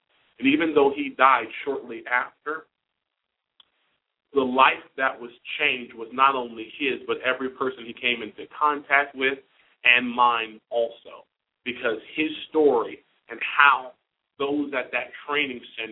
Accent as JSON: {"language": "English", "town": "Palm Springs", "region": "California", "country": "United States", "tie": "born or raised there", "said": "I was born in Palm Springs, California. Pretty much grew up there my whole life."}